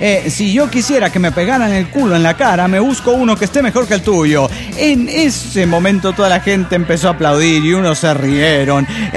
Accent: Puno, Peru; de Puno, Perú.

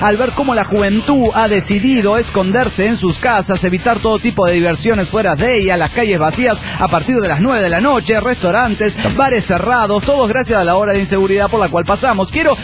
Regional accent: Chihuahua, Mexico; also born or lived in Zapopan; yo soy de Chihuahua, nací en Zapopan, soy tapatío, pero soy de corazón norteño, ya que toda la vida estuve en Chihuas.

